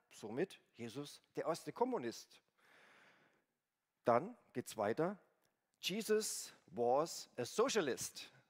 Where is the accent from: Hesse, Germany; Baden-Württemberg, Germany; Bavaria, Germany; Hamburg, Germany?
Bavaria, Germany; Bayreuth; Ich komme nämlich aus Bayreuth, Oberfranken